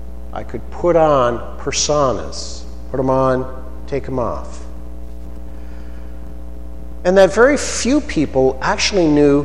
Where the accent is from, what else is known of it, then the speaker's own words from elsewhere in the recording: Scotland, United Kingdom; Our background is we're from Scotland.